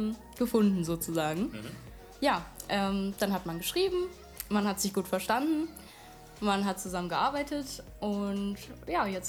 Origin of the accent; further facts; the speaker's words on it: Wiesbaden, Hesse, Germany; Ich bin 22 Jahre alt und ich komme aus Wiesbaden.